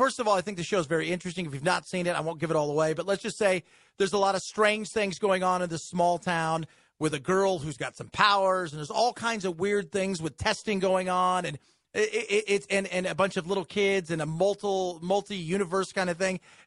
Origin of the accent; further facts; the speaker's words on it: Los Angeles, California, United States; I love the California Surf because I was obviously from Los Angeles.